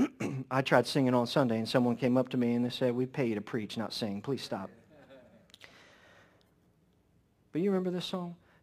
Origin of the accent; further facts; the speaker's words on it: Wooster, Ohio, United States; I'm from Worcester, Ohio, and we're known for our Worcester brushes.